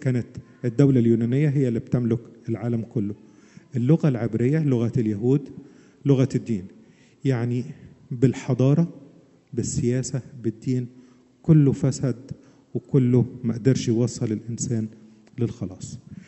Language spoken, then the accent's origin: Arabic; Egypt; كان أول درس عملي عندنا في مصر في الجيش يقول لك بيان على المعلم